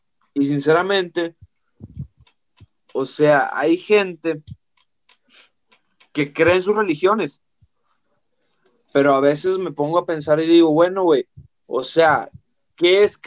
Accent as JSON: {"language": "Spanish", "country": "Mexico", "said": "Sí, porque yo soy mexicano, güey. Porque a mí me mama mi país, güey."}